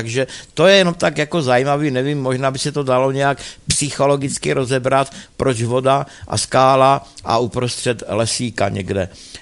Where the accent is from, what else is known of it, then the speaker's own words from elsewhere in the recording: Olomouc Region, Czechia; born there; jedno moje místo z dětství, je to na Hané u Prostějova u Plumlovské přehrady, což je velmi krásné energetické místo, moje rodiště